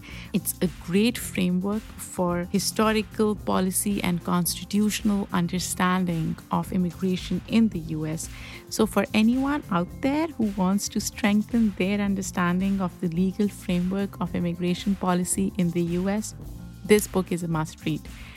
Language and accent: English; Pakistan; now in United States; who did not grow up in the US, I grew up in Pakistan